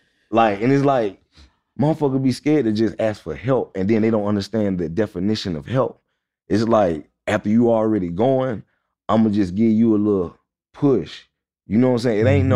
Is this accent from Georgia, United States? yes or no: yes; Atlanta, Georgia, United States; Like I say, I'm from Atlanta because I done stayed on the Swatch.